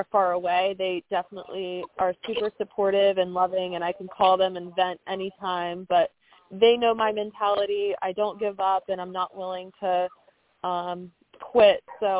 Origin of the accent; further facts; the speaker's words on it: Ohio, United States; I moved after I graduated college from Alabama. I'm originally from Ohio, so I moved across the country.